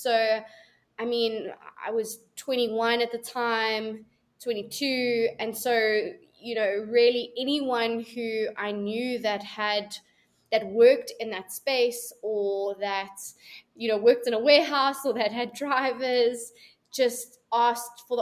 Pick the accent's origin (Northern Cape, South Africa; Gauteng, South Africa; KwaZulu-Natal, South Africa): Gauteng, South Africa; Edenvale; Grew up in a place called Edenvale here in South Africa, and I studied at the University of Wits.